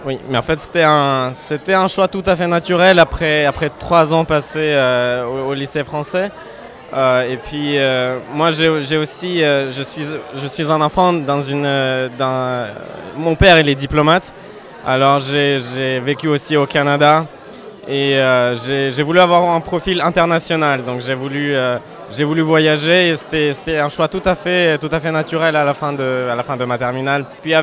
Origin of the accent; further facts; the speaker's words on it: Kyiv, Kyiv City, Ukraine; je viens de Kiev, en Ukraine.